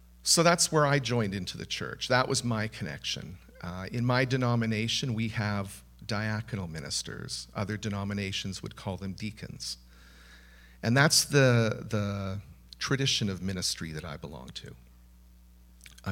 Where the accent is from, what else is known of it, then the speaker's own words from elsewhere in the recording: Edmonton, Alberta, Canada; moved away; I'm from Edmonton. I'm not from the island. I moved out here from the prairies last spring, right at the beginning of COVID.